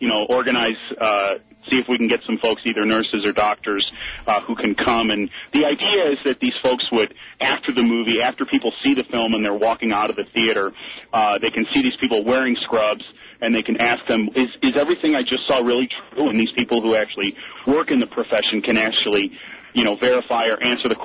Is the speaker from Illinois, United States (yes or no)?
yes; Chicago, Illinois, United States; I mean, I grew up in Chicago and, you know, one of our borders is defined by the Mississippi River.